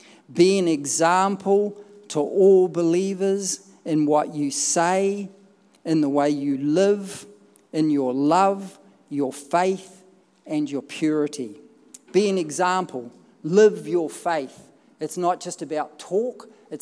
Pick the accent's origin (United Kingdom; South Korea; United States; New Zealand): New Zealand; I was brought up in the Rob Muldoon era. Maybe you don't know who he is, but he was the Prime Minister of New Zealand.